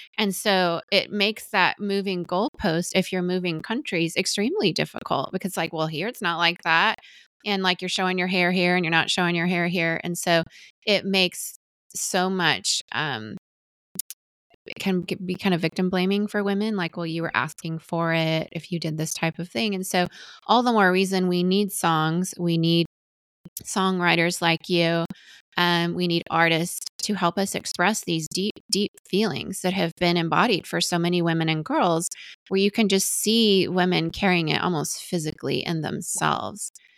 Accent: Venezuela; I probably couldn't have lived in more extreme places. I grew up in Venezuela

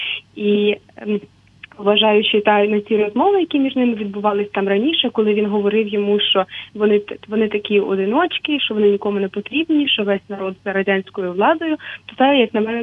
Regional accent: Volodymyrivka, Chernihiv Oblast, Ukraine; я з Городнянського району, як і Левко Лук'яненко, так, ну, єдине, що трохи далі, з прикордоння білоруського

